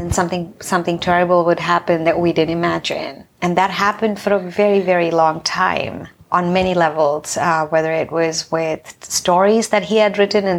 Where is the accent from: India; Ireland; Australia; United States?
India; Vijayanagaram, Andhra Pradesh; born there; I was born in India in a very small village called Vijayanagaram, like Vijayanagaram. Mm-hmm. It's in Andhra Pradesh. It's a very, very sweet and a small village where I was born.